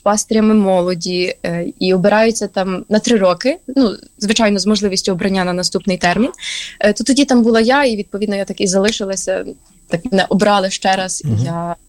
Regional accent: Zolotyi Potik, Ternopil Oblast, Ukraine; now in Lviv, Ukraine; я навчаюся і, відповідно, проживаю у Львові, хоча я родом з Тернопільщини, а саме з Золотого Потоку.

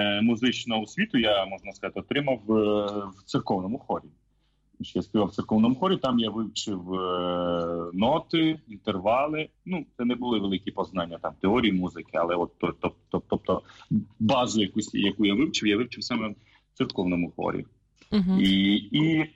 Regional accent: Komunarivka, Vinnytsia Oblast, Ukraine; я виріс на Вінниччині, в селищі, ну, тоді була це Комунарівка, називав, зараз це Бережани. В сім'ї простої сім'ї, робочої сім'ї

